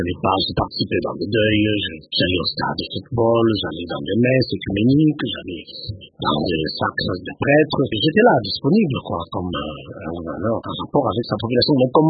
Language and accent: French; Kananga, Kasaï-Central, DR Congo; Moi, je suis né à Kananga, grandi à Kananga, quand j'étais enfant de la ville et de la province. Et comme je vous ai dit, je suis d'une très grande famille. J'ai des relations dans toute la province.